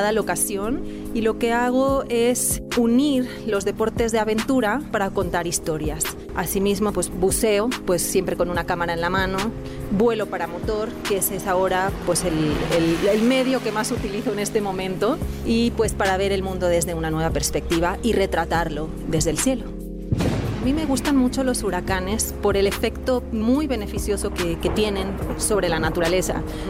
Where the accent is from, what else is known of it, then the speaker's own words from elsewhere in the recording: Barcelona, Catalonia, Spain; now in Mexico; vengo de Barcelona, España, y llevo 15 años residiendo permanentemente aquí en México.